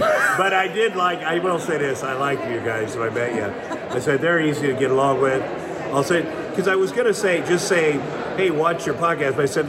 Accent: Iowa, United States; I grew up in the Midwest, in Iowa

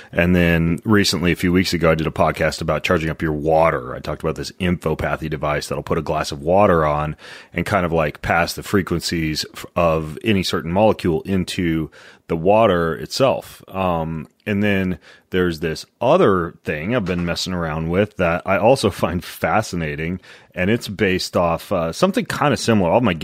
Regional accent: Spokane, Washington, United States; He happens to have studied theology right here in my hometown in Spokane.

